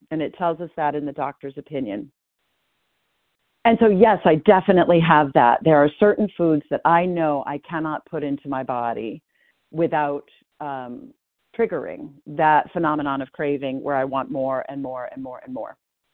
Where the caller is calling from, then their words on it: Portland, Maine, United States; I'm calling in from Portland, Maine.